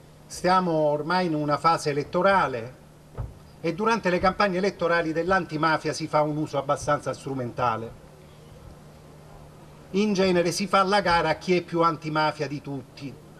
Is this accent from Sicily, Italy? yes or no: yes; Palermo, Sicily, Italy; born there; Ne so bene io che in questa città sono nato e che per tante volte mi sono sentito dire, quando mi hanno chiesto: ma lei, tu da dove vieni? Palermo, Sicilia.